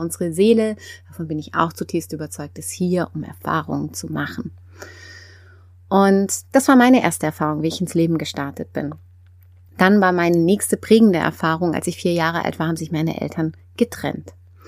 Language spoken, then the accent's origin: German; Freiburg, Baden-Württemberg, Germany; born there; ich bin geboren worden im Schwarzwald, ich bin in Freiburg auf die Welt gekommen